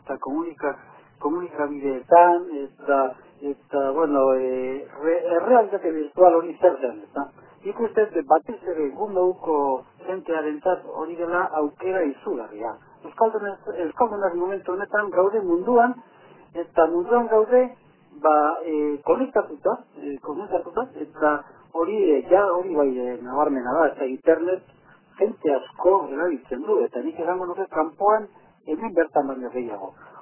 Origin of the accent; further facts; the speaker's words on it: Gernika, Basque Country, Spain; moved away as an adult; also born or lived in Durango / Markina / Venezuela; Ni jaio nintzen Durangon, izin nintzen Markinan eta Gernikan, eta Gernikatik alde egin nuen, irugeta iruan